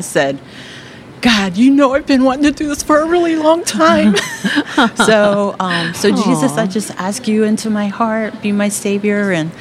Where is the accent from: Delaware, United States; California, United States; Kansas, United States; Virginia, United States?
Delaware, United States; Milton; also born or lived in Lewes / Georgetown; We live in Milton. I grew up in Milton. We moved away as far as Lewis and Georgetown and then back to Milton.